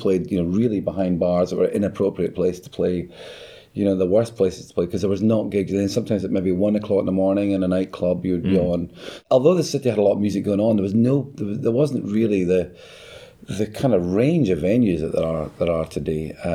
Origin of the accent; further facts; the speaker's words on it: Dundee, Scotland, United Kingdom; I grew up in Dundee, and there's no, you know, conception that there was a music industry.